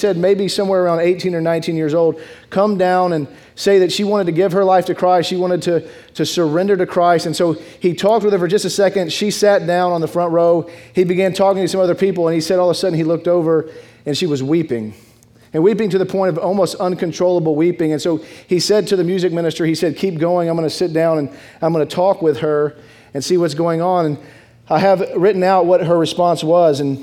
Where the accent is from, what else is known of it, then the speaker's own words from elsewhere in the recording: Dallas, Texas, United States; So I grew up in Dallas, Texas, a big Dallas Cowboy fan